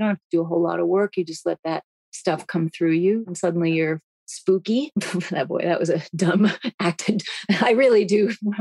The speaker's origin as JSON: {"language": "English", "town": "New York City", "region": "New York", "country": "United States", "tie": "born or raised there", "said": "Well, that's funny because like I grew up in New York City in Gramercy Park. It's the furthest thing from West Texas that there is."}